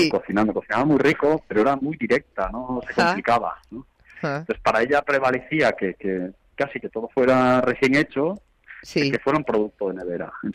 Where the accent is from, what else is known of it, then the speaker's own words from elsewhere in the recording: A Coruña, Galicia, Spain; now in Madrid, Spain; nosotros que venimos de Coruña, que somos muy chiquititos